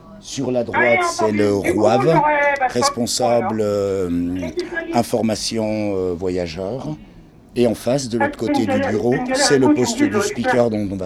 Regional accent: Bourgogne-Franche-Comté, France; Je suis originaire du Jura.

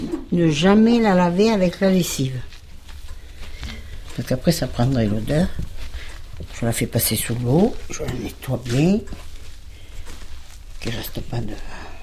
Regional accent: Sévéran, France; born there; Je suis née à Sévéran le 17 octobre 1939.

